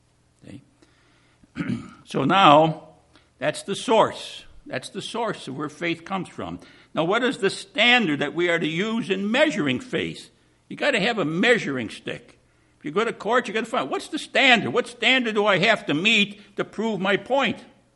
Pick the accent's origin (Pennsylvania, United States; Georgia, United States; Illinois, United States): Illinois, United States; Chicago; I come from Chicago, and, you know, so all the priests, all my friends were Catholic